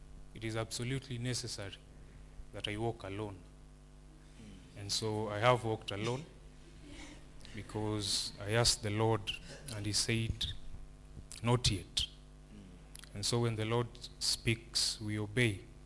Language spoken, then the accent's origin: English; Kisumu, Kisumu County, Kenya; I come from Kisumu, and Kisumu is a city